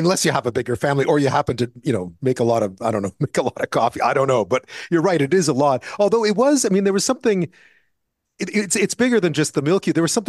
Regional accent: Montreal, Quebec, Canada; I grew up in Montreal, Toronto has it as well.

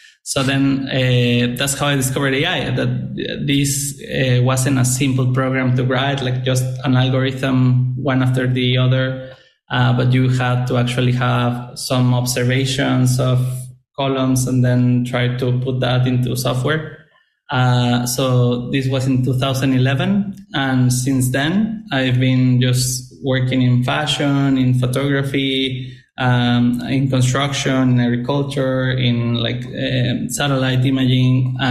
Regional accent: Mexico; English is a second language; I come from Mexico. So we got the dot-com bubble like 10 years later.

